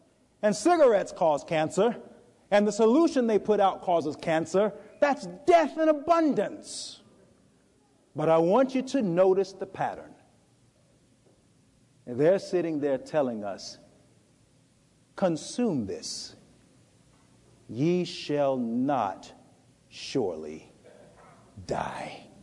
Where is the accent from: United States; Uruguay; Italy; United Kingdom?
United States; North Carolina; Many of you know I'm from North Carolina, and their main export used to be tobacco.